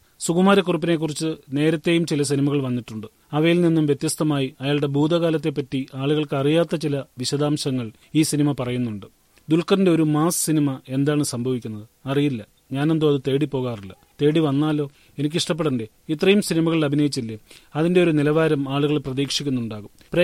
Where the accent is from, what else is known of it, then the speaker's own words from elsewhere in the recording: Chennai, Tamil Nadu, India; ജനിച്ചു വളർന്നത് ചെന്നൈയിലാണ്. അവിടെ ഷൂട്ട് ചെയ്യുമ്പോഴുള്ള സന്തോഷം. ഇവിടെ ഞാൻ വളർന്ന വീടുണ്ട്.